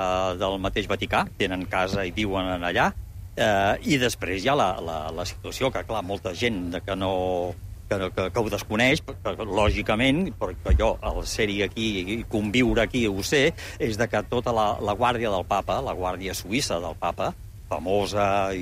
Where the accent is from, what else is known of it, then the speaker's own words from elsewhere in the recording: Barcelona, Catalonia, Spain; now in Rome, Italy; jo sóc català, sóc de Barcelona